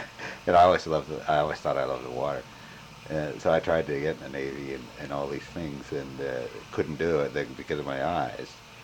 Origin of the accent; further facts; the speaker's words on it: Canada; and my parents were never Canadians. They always remained American citizens. And so I always identified as being an American. And but I lived up there and took all my scho